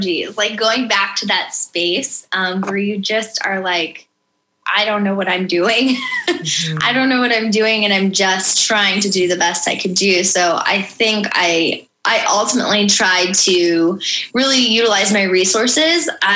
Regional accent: Ohio, United States; I'm from Ohio. It's more like a blue collar, you work hard every day

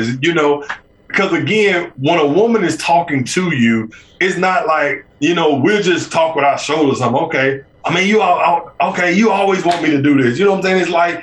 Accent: Birmingham, Alabama, United States; just think about it. I'm from Birmingham, Alabama. You know what happened back then.

